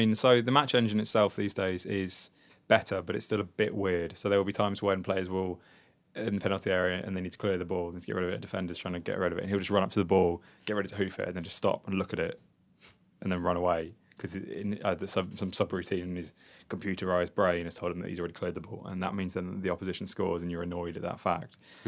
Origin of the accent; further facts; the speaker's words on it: Leicester, East Midlands, United Kingdom; I'm in sixth season now with Leicester City, who are my hometown team